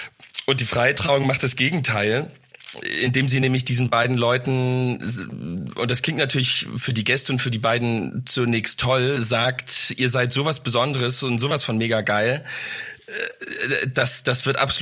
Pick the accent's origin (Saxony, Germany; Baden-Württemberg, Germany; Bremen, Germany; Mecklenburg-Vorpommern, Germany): Saxony, Germany; Dresden; born there; ich bin in Dresden geboren